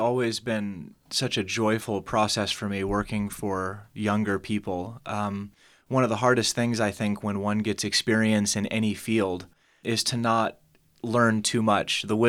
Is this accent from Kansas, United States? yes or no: no; Texas, United States; You know, I'm from Texas, so Michigan reminds me a lot of home without the insufferable heat.